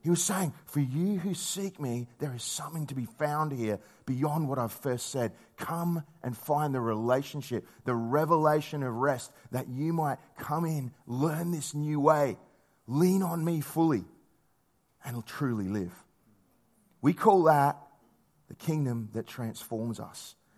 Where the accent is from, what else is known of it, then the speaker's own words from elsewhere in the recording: South Australia, Australia; I grew up on York Peninsula, which is just over there, just across that water.